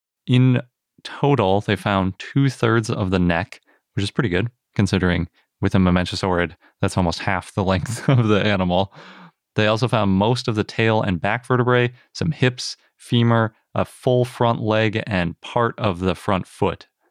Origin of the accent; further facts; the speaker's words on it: Wisconsin, United States; although I'll probably say Analong because I'm from Wisconsin and sometimes we make the A's a little bit that way.